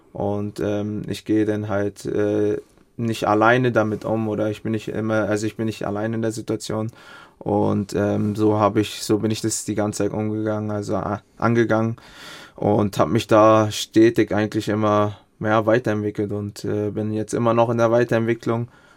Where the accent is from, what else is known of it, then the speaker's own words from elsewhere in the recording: Ghana; Ich würde für mein Heimatland auflaufen, auf jeden Fall für Ghana.